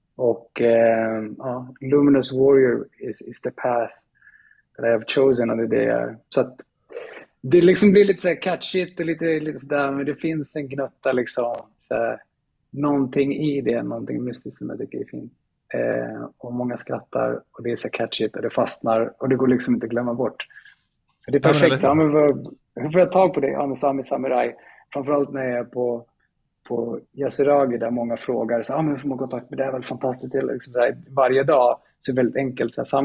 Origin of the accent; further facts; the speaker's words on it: Sweden; Jag är uppväxt i Sverige, föddes i Sverige med mina föräldrar är finska.